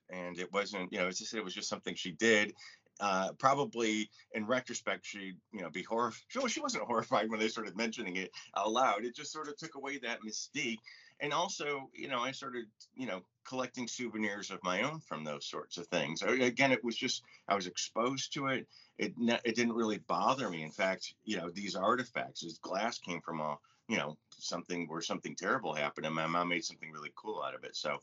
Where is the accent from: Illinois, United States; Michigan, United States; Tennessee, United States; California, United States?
Michigan, United States; Detroit; It wasn't like, here I am from Detroit, you know, and I'm real tough.